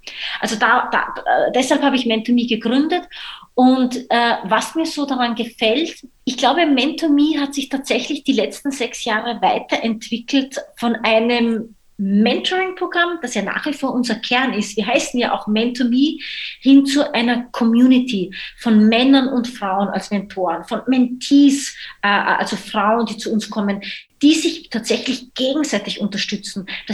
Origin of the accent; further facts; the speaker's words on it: Austria; now in Berlin, Germany; ich bin 38 Jahre, bin gebürtige Österreicherin, lebe aber jetzt mittlerweile schon seit mehr als 10 Jahren in Berlin